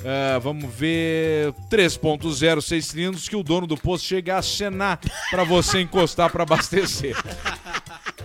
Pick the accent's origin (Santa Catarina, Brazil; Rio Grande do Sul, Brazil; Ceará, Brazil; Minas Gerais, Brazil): Rio Grande do Sul, Brazil; Alegrete; Eu sou da Alegrete.